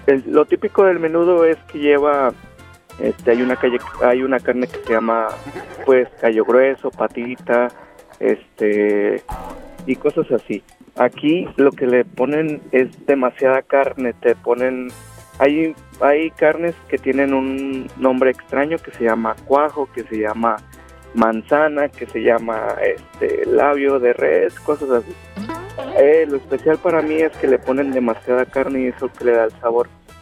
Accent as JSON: {"language": "Spanish", "town": "Guadalajara", "region": "Jalisco", "country": "Mexico", "said": "Soy de Guadalajara."}